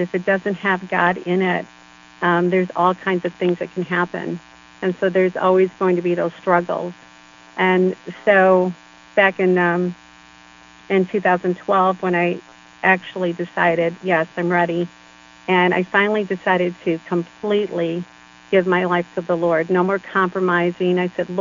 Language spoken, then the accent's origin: English; Texas, United States; moved away as an adult; also born or lived in Michigan; I was born and raised in Texas, but when I was 19, I moved to Michigan, and I was there for 35 years.